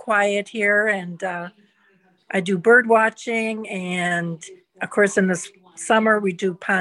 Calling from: Wisconsin, United States; I'm calling from Wisconsin. Okay. Northern Wisconsin, about an hour and a half north of Green Bay.

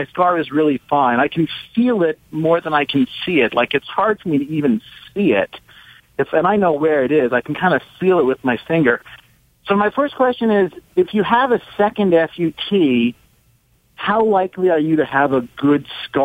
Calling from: Houston, Texas, United States; I'm from Houston.

